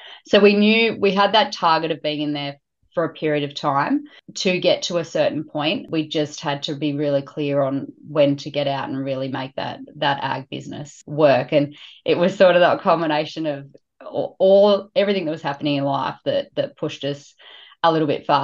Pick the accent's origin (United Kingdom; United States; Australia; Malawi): Australia; Molong, New South Wales; No, I grew up in Molong, like central west New South Wales, so down in some coal country, went to school in Orange.